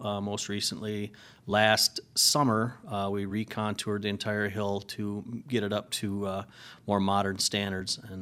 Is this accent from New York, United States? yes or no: no; Westby, Wisconsin, United States; now in La Crosse, United States; You know, I live and work here in La Crosse, but I grew up in Westby, and I travel down there for meetings and to help work out.